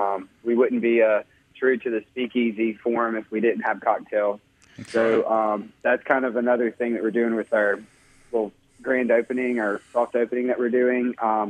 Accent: Tuscaloosa, Alabama, United States; I'm originally from Tuscaloosa, and so I went to the Birmingham campus.

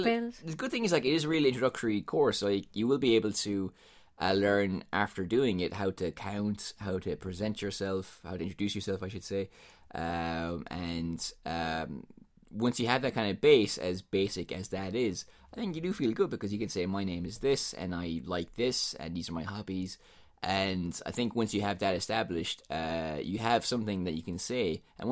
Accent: Ireland; But like, I actually skipped some of the courses because I am Irish

